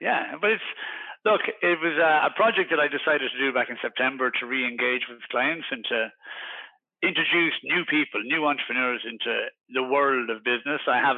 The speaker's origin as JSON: {"language": "English", "town": "Waterford", "region": "Munster", "country": "Ireland", "tie": "born or raised there", "lives_now": "Limerick, Ireland", "said": "born and raised in Waterford, moved to Limerick about 30 years ago. Obviously, I'm very old."}